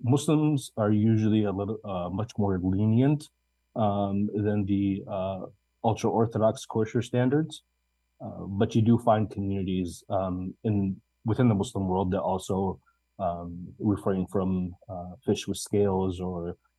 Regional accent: Jackson, Michigan, United States; As a kid growing up in Michigan, on the outskirts of Detroit and Ann Arbor in a city called Jackson. My parents are Palestinian from a small town between Jericho and Jerusalem who lived in Latin America before coming to the US.

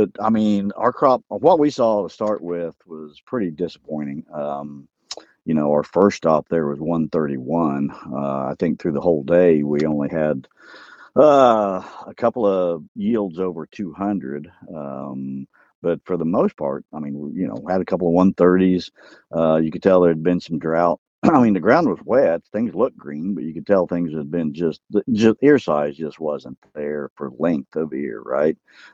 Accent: Illinois, United States; But I'm from Illinois. I know what the crop kind of looks like in our area.

